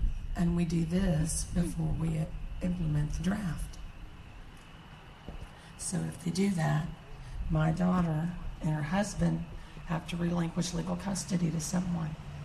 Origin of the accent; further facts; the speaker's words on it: Houston, Texas, United States; I am from Houston, Texas.